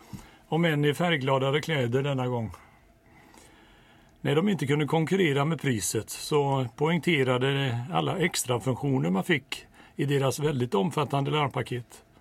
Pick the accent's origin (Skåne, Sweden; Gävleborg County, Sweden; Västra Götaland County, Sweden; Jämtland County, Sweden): Västra Götaland County, Sweden; Donsö; Som liten, när någon på Donsö frågade om vem jag var så fick jag lära mig att svara